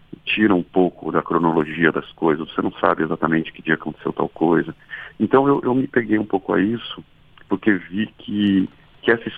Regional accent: Lorena, São Paulo, Brazil; Eu também cresci em Lorena em algum período da minha vida.

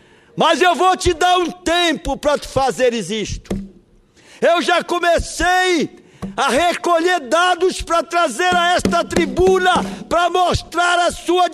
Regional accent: Pará, Brazil; Eu vim para cá, senhor presidente, desço, para representar o povo da minha terra querida, que eu amo, que eu adoro.

